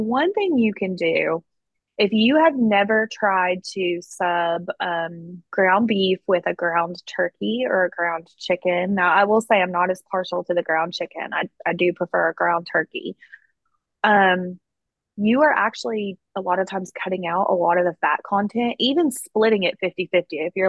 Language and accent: English; the South, United States; growing up in the South, I do fully recognize that a chicken salad means it's going to have a healthy dose of mayonnaise.